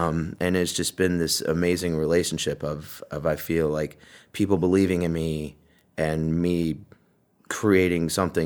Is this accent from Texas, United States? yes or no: yes; Austin, Texas, United States; You know, I grew up, you know, like I said, I'm from Austin. I went to an arts magnet high school